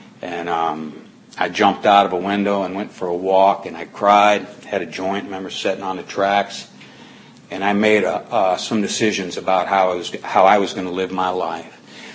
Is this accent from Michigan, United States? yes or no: yes; Pontiac, Michigan, United States; born there; I was born in Pontiac, Michigan, August 28, 1963.